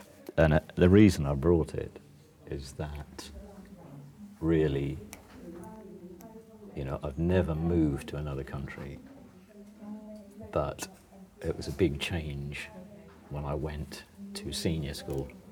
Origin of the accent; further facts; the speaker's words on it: United Kingdom; Well, I'm from the UK, and I come from a town that's not very far from here.